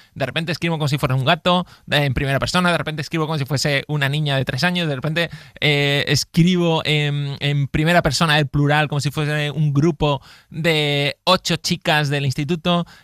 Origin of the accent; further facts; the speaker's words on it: Mijas, Andalusia, Spain; Yo sigo viviendo en mi ciudad, soy de Fuengirola, Mijas, soy de Fuengirola, Mijas, en realidad más Mijas